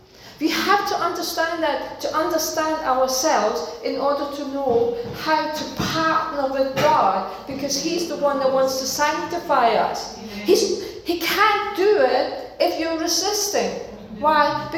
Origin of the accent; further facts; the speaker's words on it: Denmark; As you know, I'm from Denmark.